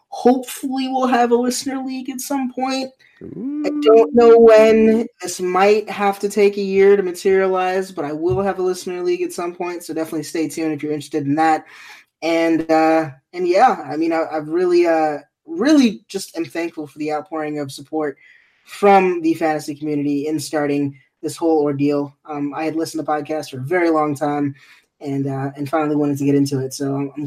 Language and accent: English; Nigeria; I'm Nigerian, so it's like it's a culture thing for me. I've had it since I was a kid